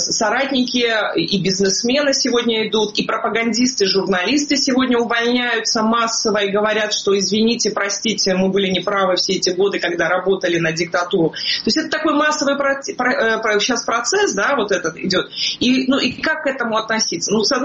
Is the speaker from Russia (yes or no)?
no; Kobrin, Brest Region, Belarus; born there; Я сама родилась в Кубрине, где размещалась старейшая вертолетная часть Беларуси.